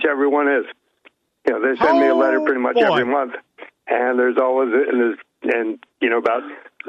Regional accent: Fayetteville, Arkansas, United States; Fayetteville, Arkansas.

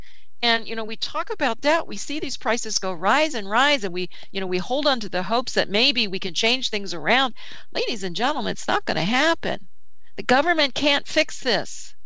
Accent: Hershey, Pennsylvania, United States; I was raised around Hershey, and it really isn't quite the same.

